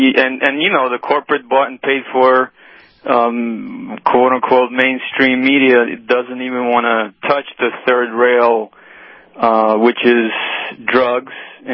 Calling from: Pennsylvania, United States; I'm in Pennsylvania.

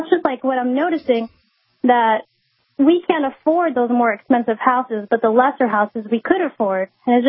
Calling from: Orlando, Florida, United States

